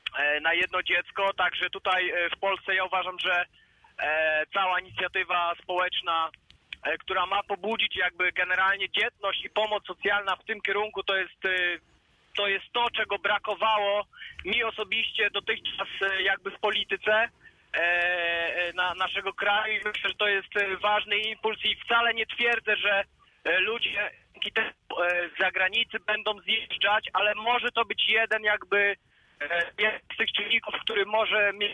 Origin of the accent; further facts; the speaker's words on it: Milicz, Lower Silesian Voivodeship, Poland; also born or lived in United Kingdom; now in Wrocław, Poland; jestem z Wrocławia, chociaż oryginalnie pochodzę z Milicza.